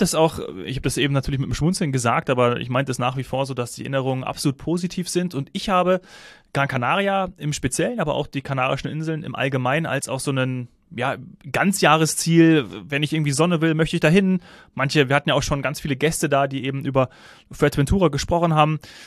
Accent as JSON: {"language": "German", "region": "Hesse", "country": "Germany", "lives_now": "Munich, Germany", "said": "Da habe ich ja noch in meiner Heimat Hessen gewohnt und nicht in München"}